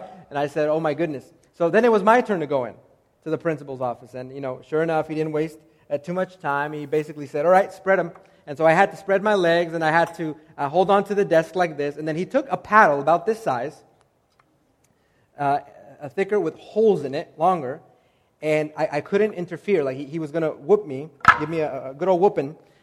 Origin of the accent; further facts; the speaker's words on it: North Carolina, United States; I grew up in the South and in the state of North Carolina where they still paddled people in schools.